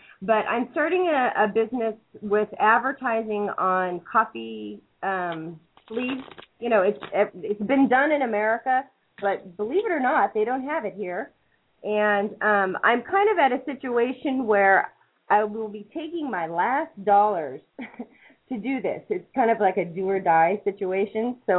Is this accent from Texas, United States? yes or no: no; Palm Springs, California, United States; No, I'm from Southern California, from Palm Springs.